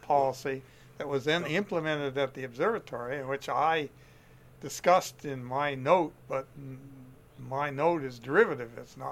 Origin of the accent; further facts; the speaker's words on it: Canada; I was here as a Canadian, a graduate student, observing with the 85-foot telescope.